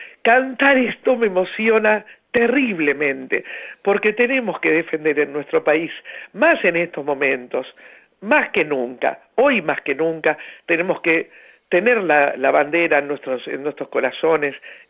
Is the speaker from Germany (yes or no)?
no; Buenos Aires, Argentina; Hablo de mi infancia en Villa del Parque, barrio de la Capital Federal.